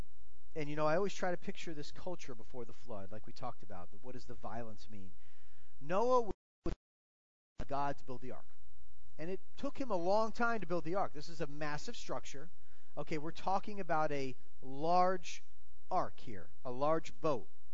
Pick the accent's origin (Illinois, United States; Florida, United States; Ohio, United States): Florida, United States; now in Georgia, United States; I know, I'm from Florida, so there's a lot of hurricanes in Florida. I grew up with hurricanes.